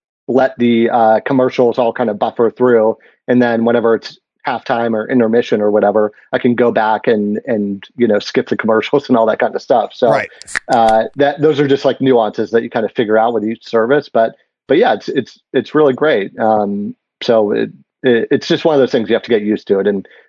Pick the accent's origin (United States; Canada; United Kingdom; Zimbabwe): United States; Pittsburgh, Pennsylvania; now in New York, United States; I live in New York. So Yankees, is really serious around here, obviously, but I'm from Pittsburgh originally. So I'm a Pirates fan.